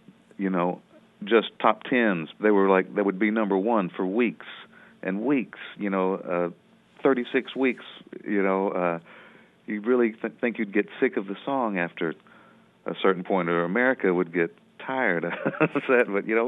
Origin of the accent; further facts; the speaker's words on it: Arkansas, United States; And then I grew up in the Delta also, so the family would drive through Brinkley